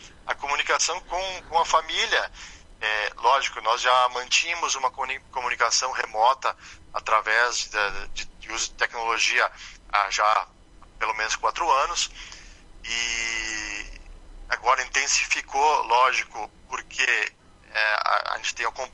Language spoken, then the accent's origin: Portuguese; Brazil; A Itália, talvez por ter essa veia latina, como nós brasileiros também temos